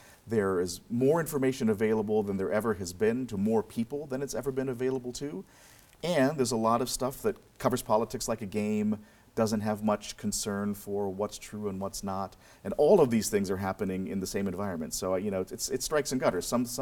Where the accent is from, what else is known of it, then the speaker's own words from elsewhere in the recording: Marshall, Minnesota, United States; when I was 14, I got a job as a country music DJ at my hometown radio station in Marshall, Minnesota, 1400 on your AM dial.